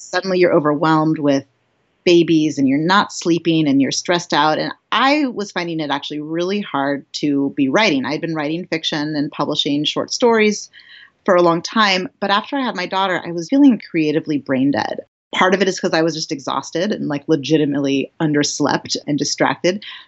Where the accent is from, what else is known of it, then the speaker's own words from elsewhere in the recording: San Jose, California, United States; I'll say I grew up in the Bay Area.